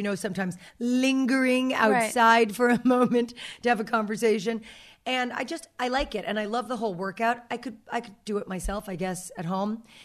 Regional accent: New York, United States; What I'm saying is we're both, like, Jewish girls from the East Coast.

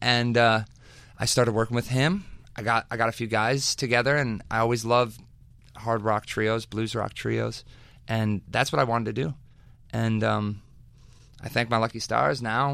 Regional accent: Wisconsin, United States; Born and raised in Wisconsin. Cornfields, cheese. Got bored, so I started playing guitar when I was 14.

